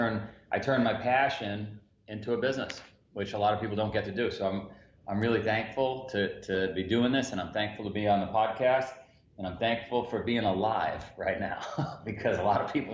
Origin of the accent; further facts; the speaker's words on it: New York, United States; Yeah, so I'm just a neighborhood guy. I grew up in Queens, New York, in the neighborhood.